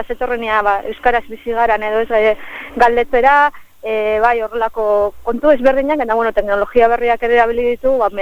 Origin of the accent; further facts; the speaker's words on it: Basque Country, Spain; Euskalduna gara eta hortaz arro gomiar gara, lako azken finean Euskal Herrian bizi bagara